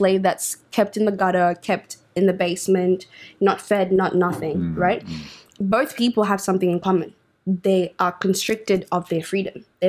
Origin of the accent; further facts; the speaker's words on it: Australia; Yes, we're Australian. Yes, we're born here. Yes, we have the culture of Australia.